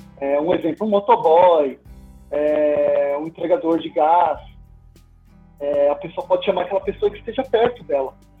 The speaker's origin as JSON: {"language": "Portuguese", "region": "São Paulo", "country": "Brazil", "said": "eu sou de São Paulo"}